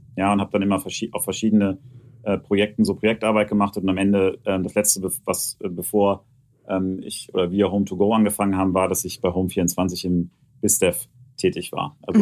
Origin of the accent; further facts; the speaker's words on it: Hanover, Lower Saxony, Germany; born there; Und ich komme ja gebürtig aus Hannover